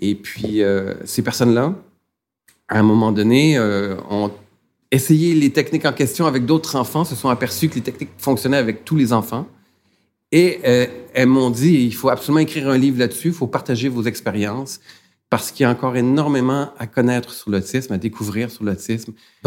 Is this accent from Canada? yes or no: yes; Montreal, Quebec, Canada; now in Laval, Canada; Je suis arrivé à Laval pour une raison très particulière. C'est-à-dire que moi, je suis né à Montréal, j'ai pratiquement toujours vécu à Montréal.